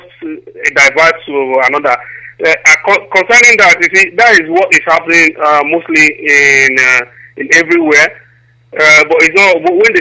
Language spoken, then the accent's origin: English; Delta, Nigeria; I'm from Delta Igbo.